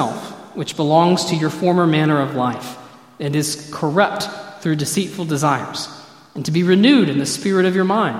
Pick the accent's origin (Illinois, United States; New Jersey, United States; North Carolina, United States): North Carolina, United States; I grew up in North Carolina